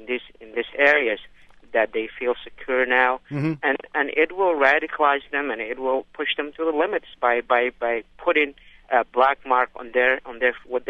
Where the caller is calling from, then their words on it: Minneapolis, Minnesota, United States; I'm calling from Minneapolis.